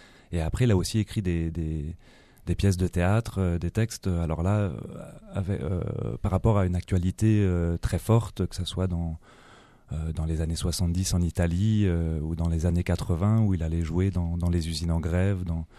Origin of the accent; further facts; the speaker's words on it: Paris, Île-de-France, France; à la base, je suis parisien. Et puis, depuis quelques temps, depuis un an, je suis auvergnat, en fait, où on crée un lieu en Auvergne à quelques-uns.